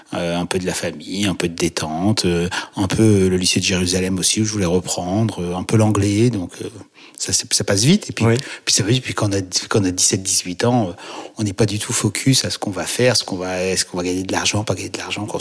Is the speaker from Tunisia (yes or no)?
no; Créteil, Île-de-France, France; j'ai grandi dans la banlieue parisienne, à Créteil. Donc, je suis né là-bas, j'ai grandi là-bas.